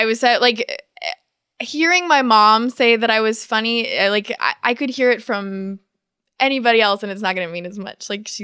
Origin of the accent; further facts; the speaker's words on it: Kennesaw, Georgia, United States; Well, I'm from originally from Kennesaw, Georgia.